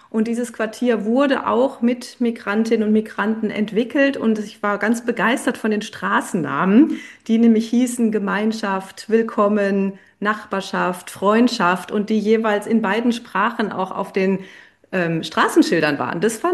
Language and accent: German; North Rhine-Westphalia, Germany; Ich bin ein Kind des Ruhrgebiets, des Ruhrpotts